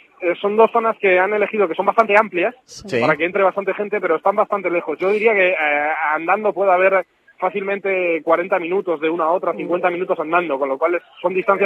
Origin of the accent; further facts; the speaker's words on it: Spain; yo diría que el sentimiento nuestro en España es la pena que nos da tener que acoger este partido